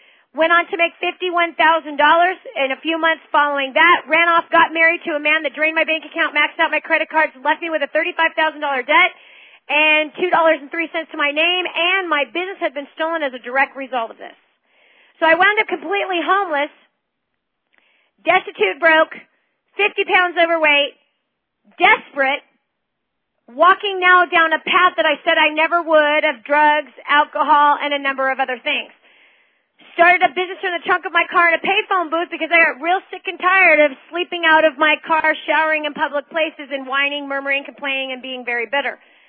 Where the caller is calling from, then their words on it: California, United States; It's now 7 o'clock Pacific Standard Time over here. I'm calling you from Northern California.